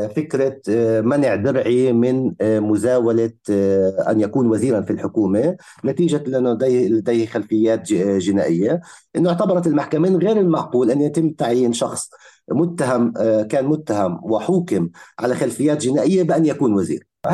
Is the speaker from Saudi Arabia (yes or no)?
no; Palestine; باختصار كفلسطيني أستطيع أن أقول